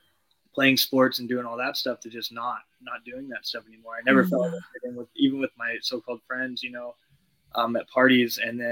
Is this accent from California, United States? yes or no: yes; California, United States; Well, I was raised on Central Coast, California, Rio Grande. I currently live in Santa Barbara.